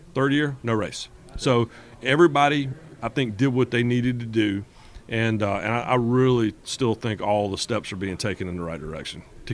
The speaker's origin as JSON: {"language": "English", "town": "Rockingham", "region": "North Carolina", "country": "United States", "said": "I mean, I told you I'm from Rockingham."}